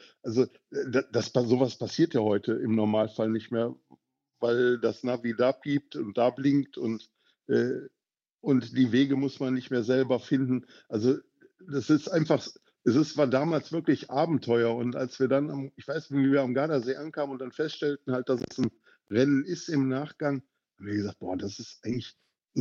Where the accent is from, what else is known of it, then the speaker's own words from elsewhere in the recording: North Rhine-Westphalia, Germany; ich komme ja ursprünglich aus dem Rheinland, aus der Düsseldorfer Region.